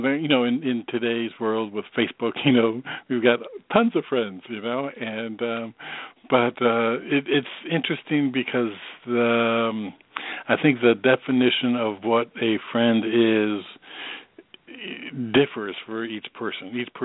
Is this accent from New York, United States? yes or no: yes; New York, United States; and I'm originally from New York